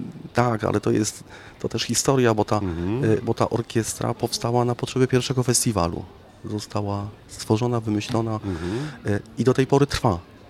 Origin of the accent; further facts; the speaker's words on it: Brzesko, Lesser Poland, Poland; ja nie jestem Krakusem, pochodzę z Brzeska